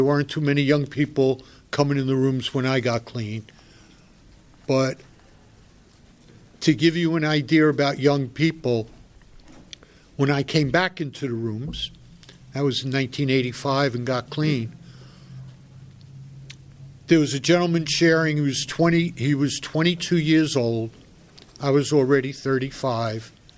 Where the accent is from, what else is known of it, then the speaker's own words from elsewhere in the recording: Bronx, New York, United States; I'm from the Bronx. I got clean in the Bronx and Westchester.